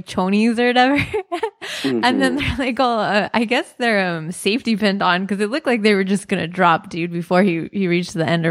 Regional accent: California, United States; I'm from California.

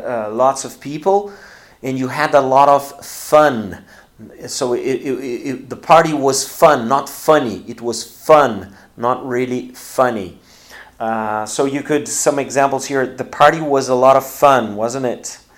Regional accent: Brazil; English is a second language; the first place is Brazil, but Brazil because I'm from Brazil, and then I have lots of students and maybe more people know me here in Brazil.

